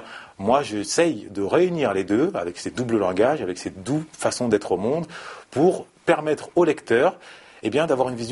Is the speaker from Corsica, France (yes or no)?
no; Paris, Île-de-France, France; born there; Je suis né à Paris en 1981